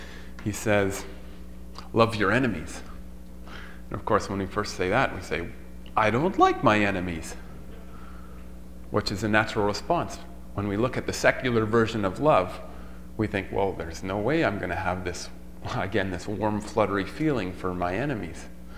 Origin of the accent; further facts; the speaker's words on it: Boyle, Alberta, Canada; Where I grew up in Boyle, Alberta, we had a creek that ran through the yard.